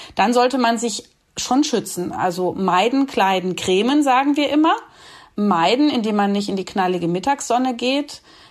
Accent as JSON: {"language": "German", "region": "Berlin", "country": "Germany", "said": "Das ist jetzt, ich bin ja aus Berlin, keine politische Vereinigung"}